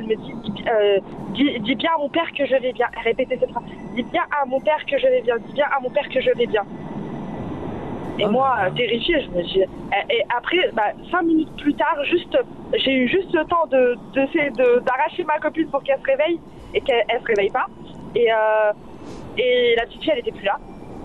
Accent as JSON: {"language": "French", "town": "Paris", "region": "Île-de-France", "country": "France", "said": "je viens de Paris"}